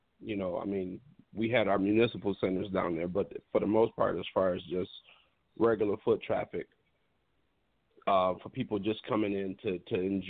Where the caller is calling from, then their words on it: Detroit, Michigan, United States; I'm calling from Detroit, Michigan.